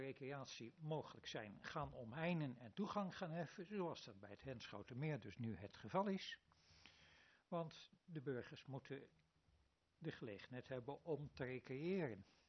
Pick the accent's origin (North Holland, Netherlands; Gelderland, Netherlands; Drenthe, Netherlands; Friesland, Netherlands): North Holland, Netherlands; Amsterdam; born there; ik ben geboren in Amsterdam, dus dat maakt mij niet zoveel uit.